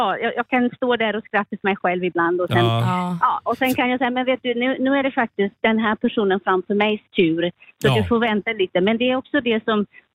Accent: South Africa; now in Linköping, Sweden; Sydafrika.

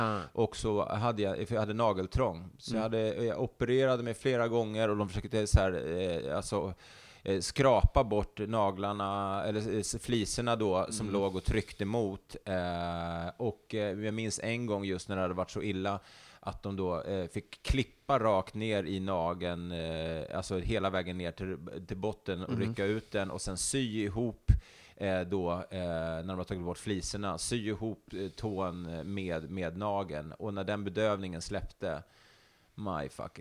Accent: Stockholm, Stockholm County, Sweden; Jag är uppvuxen inte så långt härifrån där vi sitter och spelar in det här, i Högdalen. Jag växte upp i Liseberg, Älvsjö, trakten. Så det är väldigt nära. Och så var min första lägenhet var på Skebbo Kvarnsvägen här när jag var 18 i Högdalen.

